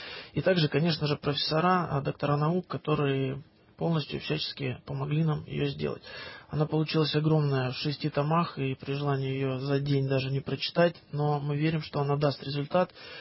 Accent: Russia; born there; Я считаю, что я православный человек, потому что я родился в России.

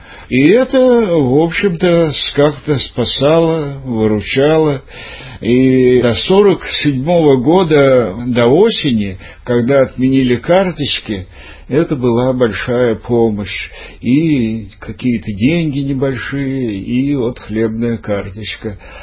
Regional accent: Aktobe, Aktobe Region, Kazakhstan; moved away; А я, значит, вот родился в Актюбинске и там прожил до 45-го года, до конца войны.

